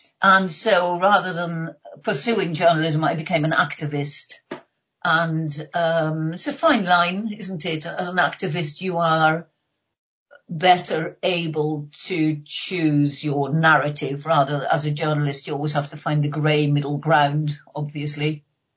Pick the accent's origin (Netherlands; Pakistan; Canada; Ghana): Netherlands; English is a second language; moved away as an adult; also born or lived in United States; now in United Kingdom; I grew up in the Netherlands where I became a journalist. Didn't last very long. I left to go and live in the United States and then ended up in Britain.